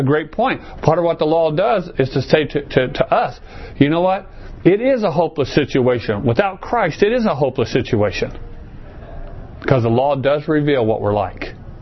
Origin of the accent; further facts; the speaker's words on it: Arizona, United States; and I grew up here in Arizona, and so in Arizona, a lot of those things just really. I'm kind of glad to be here in Arizona.